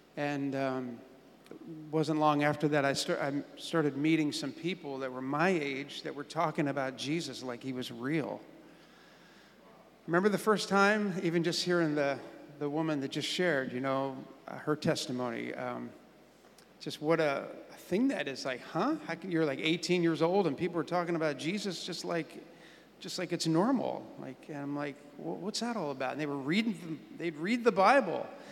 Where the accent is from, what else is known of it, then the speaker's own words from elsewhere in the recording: Camden, New Jersey, United States; I'm from Jersey. What exit? You ever do that one? So we were, my wife and I were both born off of exit 4 on the turnpike, you know, and Camden, New Jersey.